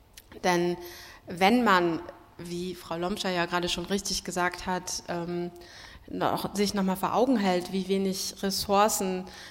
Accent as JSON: {"language": "German", "region": "Berlin", "country": "Germany", "tie": "born or raised there", "said": "Und ich bin waschechte Berlinerin und ich bin auch stolz darauf, und ich bin in einer Stadt aufgewachsen, in der die Bevölkerung immer auch darüber diskutiert hat und immer Teil dessen sein wollte, wo die Reise hingeht."}